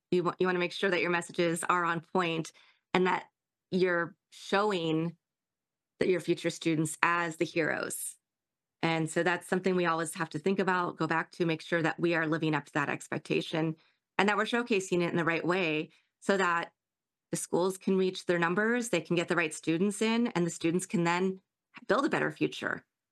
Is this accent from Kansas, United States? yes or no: yes; Kansas, United States; when I was a kid, when I was that age, I grew up in Kansas. There was nothing to do.